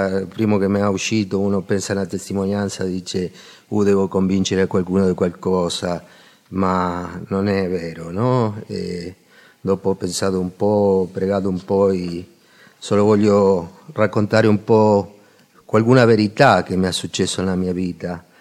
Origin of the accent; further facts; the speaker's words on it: Argentina; sono dell'Argentina, ho 53 anni.